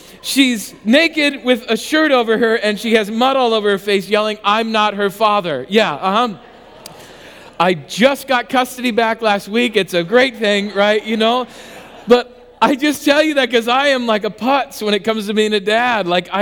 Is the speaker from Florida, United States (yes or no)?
no; South Dakota, United States; When I grew up in South Dakota, we went to a small church there.